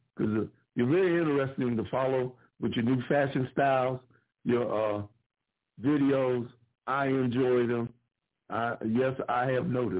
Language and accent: English; Ohio, United States; I'm from the same spot and area where Kareem is from. Not Steubenville per se. Wintersville is right next door.